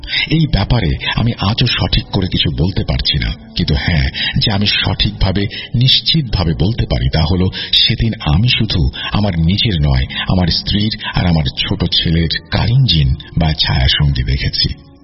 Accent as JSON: {"language": "Bangla", "town": "Daulatpur", "region": "Khulna Division", "country": "Bangladesh", "tie": "born or raised there", "said": "আমাদের বাড়ি দৌলতপুর থানা ফিলিপনগর ইউনিয়নের পদ্মা নদীর তীরে অবস্থিত।"}